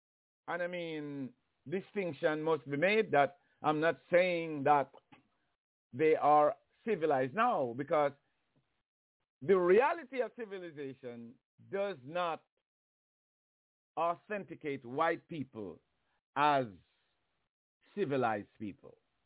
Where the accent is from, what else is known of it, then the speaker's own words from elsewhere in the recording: Jamaica; I come from Jamaica.